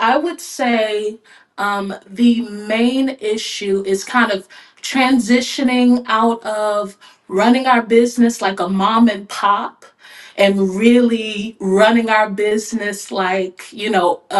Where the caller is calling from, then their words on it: Bethlehem, Georgia, United States; So I'm in Bethlehem, Georgia.